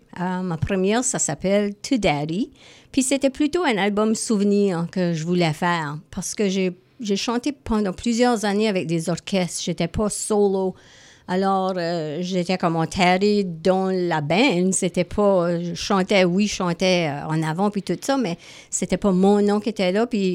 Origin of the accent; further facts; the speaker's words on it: Baie-Sainte-Anne, New Brunswick, Canada; Je suis originaire de Baie-Saint-Anne, qui est un petit coin de pêche, comme ici. C'est la côte sud de la baie de Miramichi.